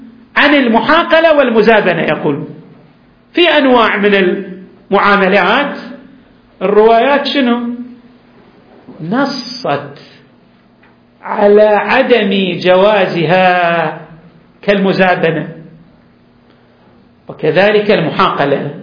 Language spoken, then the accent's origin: Arabic; Al-Ahsa, Eastern Province, Saudi Arabia; هذا متعارف عندنا في الأحساء